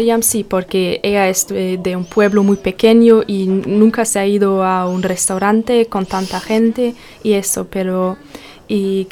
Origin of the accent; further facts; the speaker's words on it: Germany; Spanish is a second language; yo soy de Alemania y nací en Alemania, pero mis abuelos son de Siria, pero viven en Turquía. Y sí, por eso hablamos tres idiomas en casa.